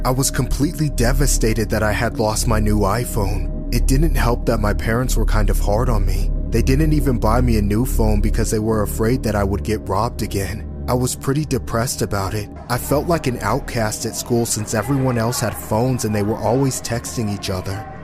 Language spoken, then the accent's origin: English; Denver, Colorado, United States; I grew up in Denver, Colorado my whole life.